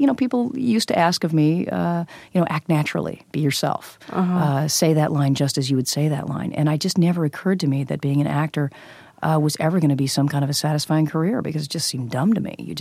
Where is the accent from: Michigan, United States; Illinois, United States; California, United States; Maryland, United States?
California, United States; Hollywood; And I grew up in Hollywood, so I was exposed to it all over the place.